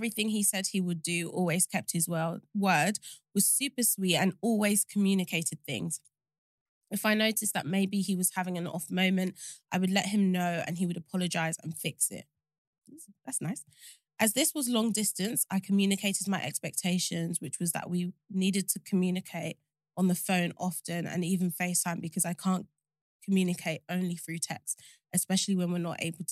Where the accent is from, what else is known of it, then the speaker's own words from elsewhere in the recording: Atlanta, Georgia, United States; I live in the US and I'm from Atlanta.